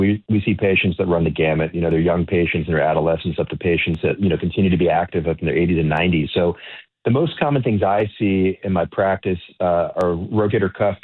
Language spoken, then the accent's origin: English; Miami, Florida, United States; I grew up in Miami, so I'm not that far away. Lived here my whole life until I went away for training and for college.